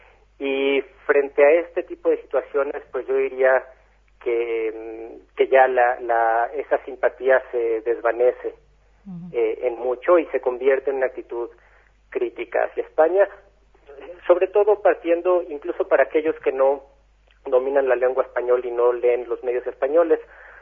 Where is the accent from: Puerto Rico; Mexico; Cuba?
Mexico; accent: Mexican; now in Israel; Incluso yo, que después de casi 20 años en Israel, no puedo ocultar mi acento mexicano cuando hablo en hebreo.